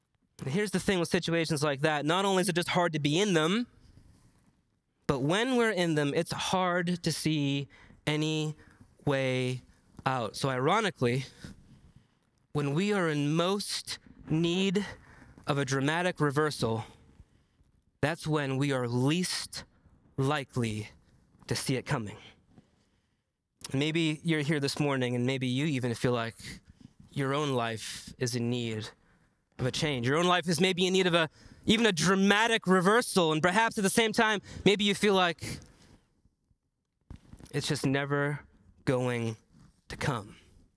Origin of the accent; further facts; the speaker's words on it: Massachusetts, United States; now in Racine, United States; I say original home team because I'm originally from Massachusetts. I consider Racine my home now, but that was my original home.